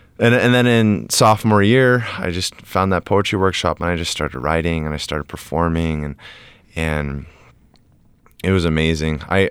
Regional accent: Massachusetts, United States; I'm from Massachusetts.

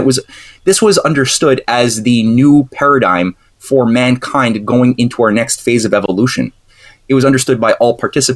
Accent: Canada; Being a Canadian

